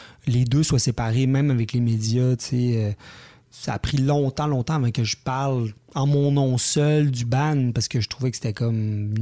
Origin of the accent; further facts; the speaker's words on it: Quebec City, Quebec, Canada; Moi, je viens de Québec aussi.